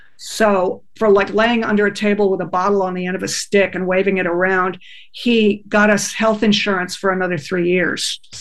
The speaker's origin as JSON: {"language": "English", "town": "San Diego", "region": "California", "country": "United States", "tie": "born or raised there", "said": "growing up in San Diego with a bunch of dumbass surfer dudes"}